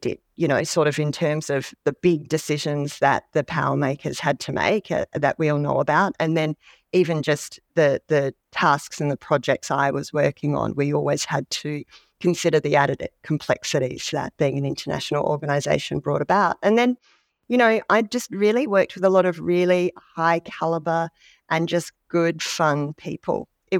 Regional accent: Adelaide, South Australia, Australia; also born or lived in Sydney; I was born and raised in Adelaide, and that's where I did my education and also my law degree.

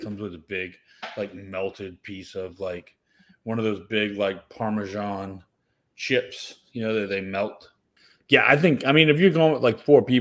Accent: New Orleans, Louisiana, United States; I come from New Orleans. I come from Cajun land, and we eat food with spice and flavor, and it's just not my thing.

